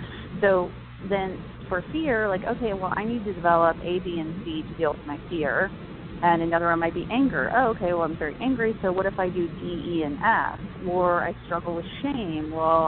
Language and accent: English; Midwest, United States; You know, I'm from the Midwest, so if somebody dies, you bring food.